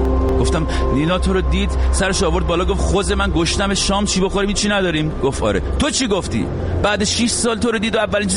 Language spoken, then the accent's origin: Persian; Iran; من ایرانی هستم